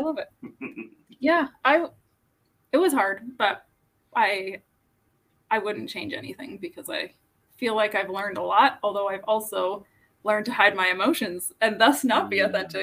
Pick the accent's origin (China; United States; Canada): Canada; Toronto, Ontario; I grew up in Toronto. And then, oh gosh, probably like 16 years ago, my dad's job moved out here and my sister and I joined him and I've been here ever since.